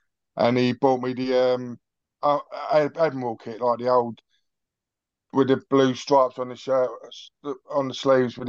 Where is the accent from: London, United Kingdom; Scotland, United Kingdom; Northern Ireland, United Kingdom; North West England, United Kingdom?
London, United Kingdom; Tottenham; I'm a Tottenham bud. I was born in Tottenham. Well, I was born in Hackney, but raised in Tottenham, brought up over near Bulwark Farm, like a little estate called Moira Close.